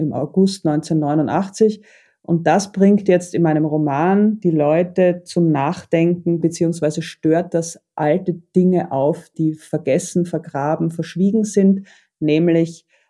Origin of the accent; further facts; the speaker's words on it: Vienna, Austria; Ich habe das als Wiener Kind so empfunden, dass man zwar immer geklagt und gejammert hat, also als Österreicher